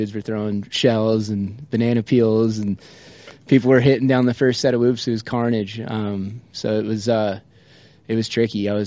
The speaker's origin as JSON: {"language": "English", "region": "Oregon", "country": "United States", "tie": "born or raised there", "also_born_or_lived": "Southern California", "said": "I grew up in Oregon and then lived in Southern California"}